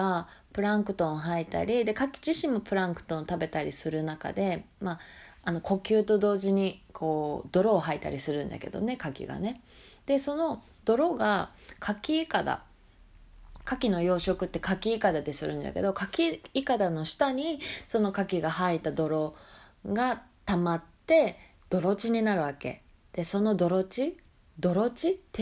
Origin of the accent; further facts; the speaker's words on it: Hiroshima, Japan; 広島出身の私は海といえば凪が普通じゃけさ、